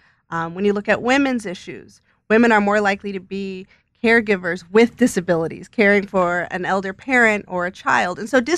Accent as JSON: {"language": "English", "region": "California", "country": "United States", "tie": "born or raised there", "said": "And so growing up in the Bay Area, being engaged in disability rights from birth"}